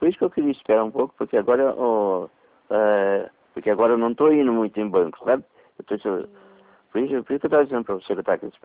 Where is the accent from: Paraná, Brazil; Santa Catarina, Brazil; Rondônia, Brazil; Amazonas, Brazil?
Paraná, Brazil; Curitiba; É porque eu sou de Curitiba.